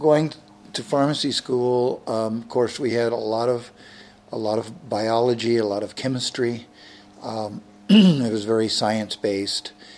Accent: Tucson, Arizona, United States; Born and raised in Tucson, went to school at the University of Arizona and got a degree in pharmacy.

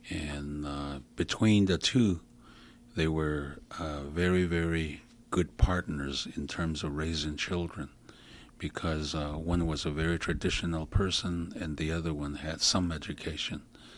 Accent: Keams Canyon, Arizona, United States; And I was born in Keams Canyon, Arizona, on the Navajo Nation. And Keams Canyon is within the Hopi Reservation.

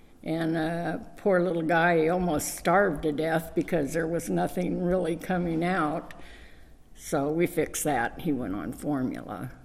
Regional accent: Needles, California, United States; I was born and raised in Needles

